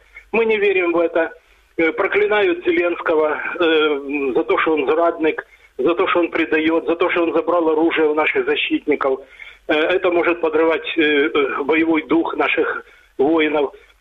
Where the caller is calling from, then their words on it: Dnipro, Dnipropetrovsk Oblast, Ukraine; Я звоню из города Днепр. … Это тот город, который находится, вы знаете, чуть больше 200 километров от линии фронта.